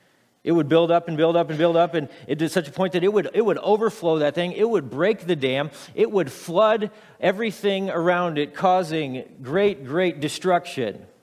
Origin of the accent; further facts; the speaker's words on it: Nebraska, United States; I was raised in Nebraska, and I had no idea it was there.